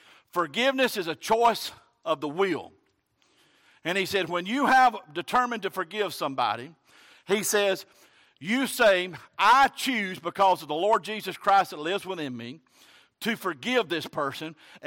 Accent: Alabama, United States; like these old Southerners I grew up around down in Alabama

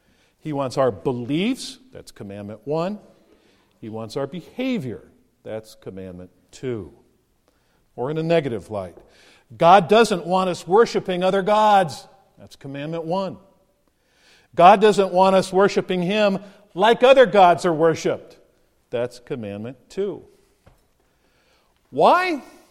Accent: Los Angeles, California, United States; I grew up in Los Angeles, and I was a devoted fan of the NFL Rams.

